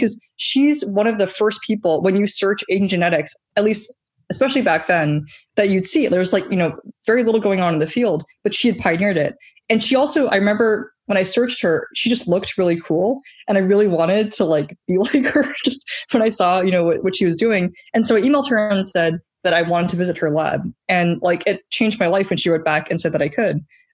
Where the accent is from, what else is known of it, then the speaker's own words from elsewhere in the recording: New Zealand; I grew up in New Zealand, like sort of just doing whatever I wanted at home. We were homeschooled